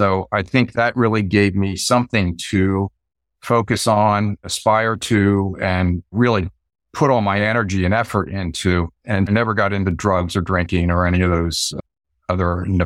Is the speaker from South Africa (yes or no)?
no; Philadelphia, Pennsylvania, United States; As for me, I grew up in Philadelphia, and it's a little community called Chestnut Hill.